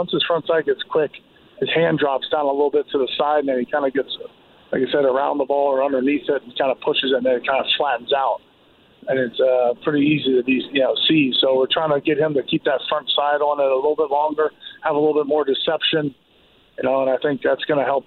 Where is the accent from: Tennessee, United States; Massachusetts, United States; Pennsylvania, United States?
Pennsylvania, United States; it's close to home, and where I grew up in Pennsylvania, and so I get to see my brothers and my mom and dad.